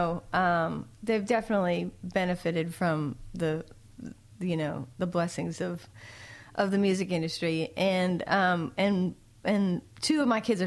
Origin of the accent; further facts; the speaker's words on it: Boston, Massachusetts, United States; The only problem I have with … is he, because I say … because I'm from Boston